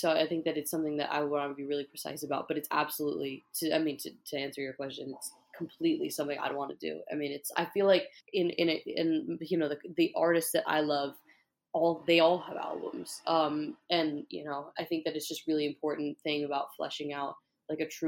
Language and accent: English; Annapolis, Maryland, United States; I'm from Annapolis and like it's a big like sailing, like everybody sails there.